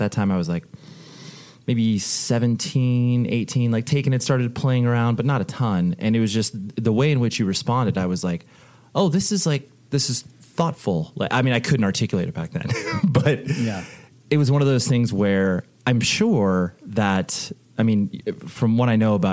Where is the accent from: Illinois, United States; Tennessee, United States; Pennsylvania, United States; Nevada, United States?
Nevada, United States; Las Vegas; now in Southern California, United States; hey, I play in a band in Southern California and I got these and I'm from Vegas and I really like you guys.